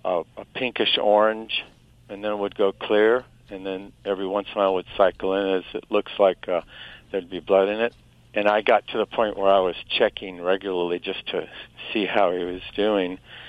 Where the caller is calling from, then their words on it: Santa Barbara, California, United States; Santa Barbara, California.